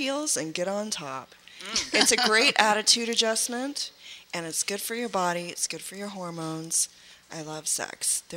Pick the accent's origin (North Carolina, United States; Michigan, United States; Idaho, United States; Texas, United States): Texas, United States; I'm from Texas, too. I just don't have the accent for some reason. But we're both Southern, and I relate to her.